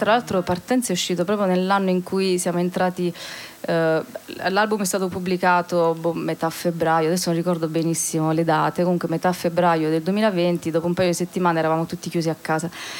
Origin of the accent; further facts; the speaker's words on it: Molise, Italy; now in Turin, Italy; io sono molisana, ho la residenza a Firenze, vivo adesso tra Torino e Asti